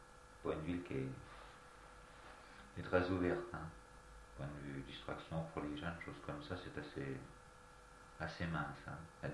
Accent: Orléans, Centre-Val de Loire, France; born there; Je suis né dans le Loiret, en Orléans. J'ai 31 ans

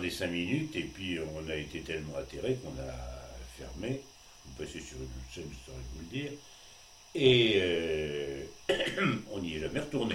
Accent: Hauts-de-France, France; je suis originaire de Picardie, et j'ai une partie de ma famille qui est rurale. Ils ont encore un accent picard assez caractérisé, et ils habitent près d'Ailly-sur-Moire, entre Montdidier et Amiens.

